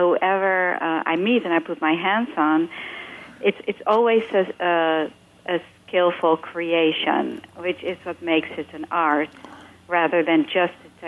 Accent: Netherlands; English is a second language; moved away as an adult; now in United States; I came from Holland to, if you detect a small accent, to be a dancer

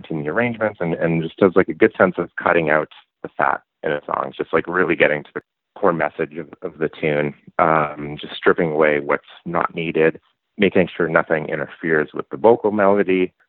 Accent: Ontario, Canada; moved away as an adult; now in Vancouver, Canada; So it was shortly after I moved to Vancouver. I'm from Ontario. And about a week after I moved here

